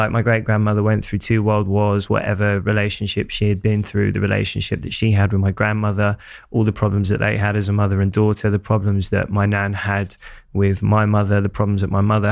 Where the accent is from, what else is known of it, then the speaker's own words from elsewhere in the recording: Hackney, London, United Kingdom; it must have been really tough growing up in Hackney, but I didn't know any different